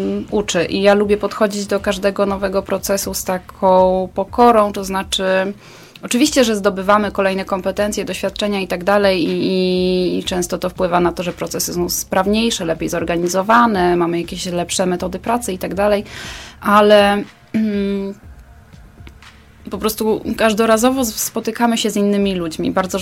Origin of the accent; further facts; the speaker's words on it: Poznań, Greater Poland Voivodeship, Poland; now in Kraków, Poland; My z Martą akurat obie jesteśmy w Krakowie, ale pochodzimy z Poznania, tak.